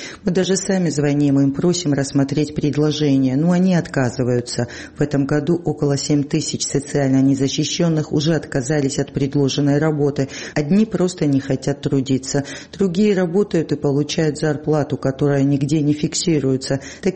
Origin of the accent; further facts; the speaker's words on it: Abkhazia, Georgia; Врачи, несмотря на то, что мы из Абхазии, относятся к нам почтительно.